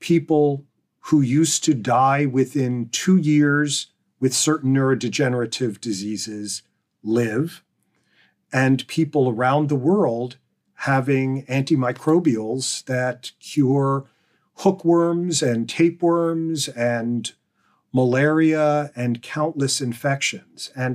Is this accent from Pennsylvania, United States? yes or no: yes; Pennsylvania, United States; I've played multiple sports, even growing up in Pennsylvania. The quintessential Pennsylvania sports of football and wrestling.